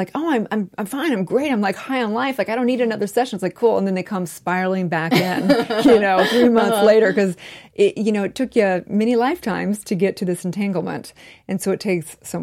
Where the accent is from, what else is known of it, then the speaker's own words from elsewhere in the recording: California, United States; My parents were divorced. We lived in kind of a hippie commune. I grew up in California.